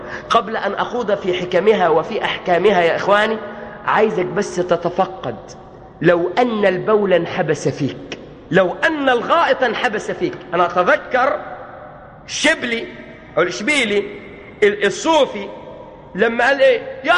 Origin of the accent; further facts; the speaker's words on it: Riyadh, Riyadh Province, Saudi Arabia; هناك مستشفى عندنا في الرياض